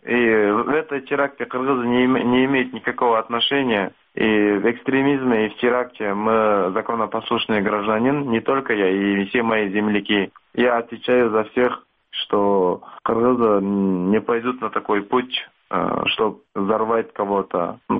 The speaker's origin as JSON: {"language": "Russian", "country": "Kyrgyzstan", "lives_now": "Moscow, Russia", "said": "Потому что в нашей родине, я не могу как бы сказать, да, что все живут хорошо. Есть люди, которые живут хорошо, а есть люди, которые не хватает за просто за хлеб. И вот все мои земляки, и мои вот тех, кто в основном кыргызы"}